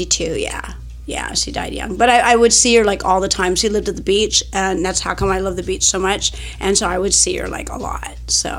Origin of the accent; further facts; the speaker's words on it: Pomona, California, United States; Well, I grew up in Pomona, California, and I loved school and stuff like that.